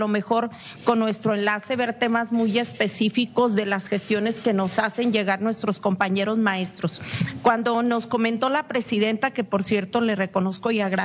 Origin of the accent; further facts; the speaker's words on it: Baja California Sur, Mexico; Soy de Baja California Sur, un estado en donde, por ejemplo, los Cabos crece por encima de la media nacional